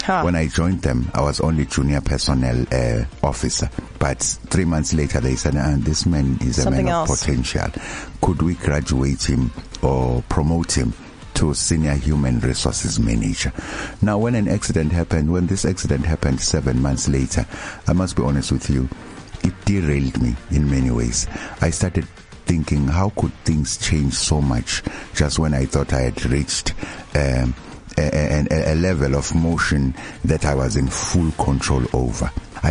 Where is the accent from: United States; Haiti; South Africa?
South Africa; Durban, KwaZulu-Natal; I'm a Durban boy. I was born in northern KwaZulu-Natal in 1971. But my family then moved to Durban because my parents worked at King Edward Hospital. We grew up here at Umlazi Township.